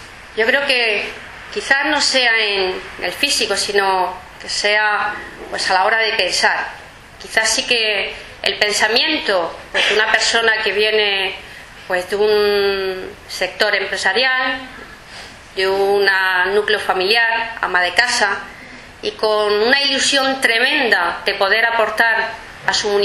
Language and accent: Spanish; Totana, Region of Murcia, Spain; he podido trabajar por la gente de mi pueblo, por los totaneros y las totaneras.